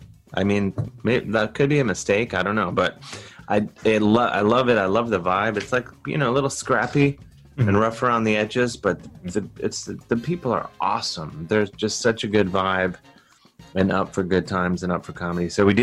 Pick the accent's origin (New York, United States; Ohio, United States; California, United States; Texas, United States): Ohio, United States; When you watch it, I'm like, growing up in Ohio, you're like, yeah, I get it.